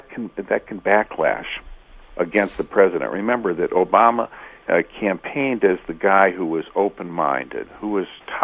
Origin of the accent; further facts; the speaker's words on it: Michigan, United States; I'm old enough that I grew up in Michigan, which was a kind of a class warfare politics in the 1950s and 60s.